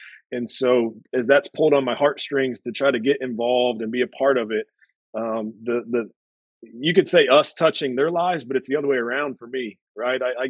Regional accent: Illinois, United States; Like I'm from Illinois originally, not where Trinity's from

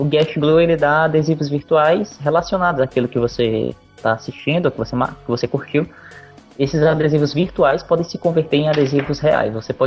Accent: Fortaleza, Ceará, Brazil; É, eu sou de Fortaleza.

